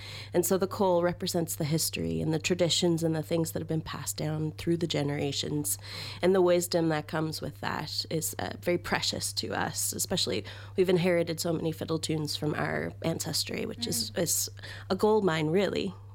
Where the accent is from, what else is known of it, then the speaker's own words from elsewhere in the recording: Nova Scotia, Canada; Yeah. And we're from Nova Scotia. It's a long way away, halfway across the world for sure.